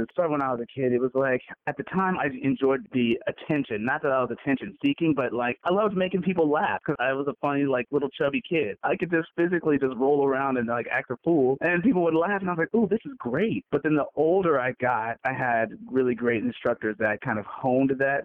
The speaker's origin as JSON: {"language": "English", "town": "Aurora", "region": "Colorado", "country": "United States", "tie": "born or raised there", "said": "I grew up in Aurora, which is just a suburb of Denver."}